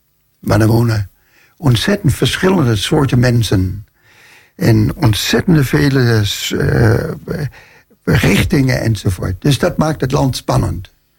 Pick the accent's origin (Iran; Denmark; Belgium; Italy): Denmark; now in Netherlands; Ik kom uit Denemarken. Ik ben Deen eigenlijk van oorsprong. Ik woon al 43 jaar in Nederland. Ik ben ook ondertussen Nederlander.